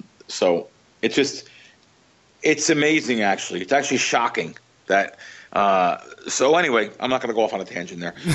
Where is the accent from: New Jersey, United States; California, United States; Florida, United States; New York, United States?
New Jersey, United States; I grew up in Jersey. Do you think a kid in Jersey needs another vice at 21 years old?